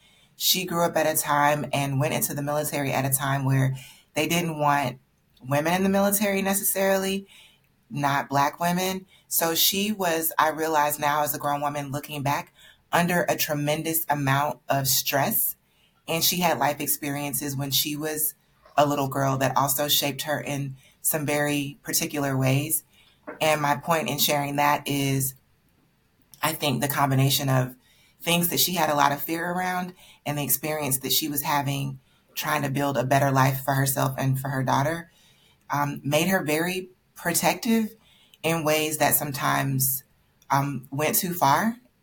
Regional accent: Columbus, Georgia, United States; born there; I am technically from Columbus, Georgia. I was born at Martin Army Hospital in Columbus. But I grew up in a variety of places.

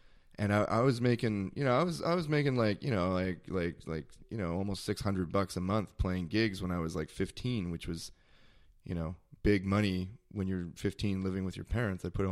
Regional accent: Mississauga, Ontario, Canada; I grew up outside of Toronto. It's a city called Mississauga. It's in Ontario. It's like 40 minutes outside of Toronto. It's the suburbs, but it's a big city in its own way.

